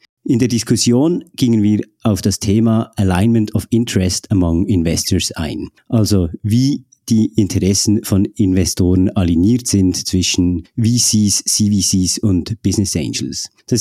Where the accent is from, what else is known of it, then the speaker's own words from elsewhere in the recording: Bern, Switzerland; natürlich als Berner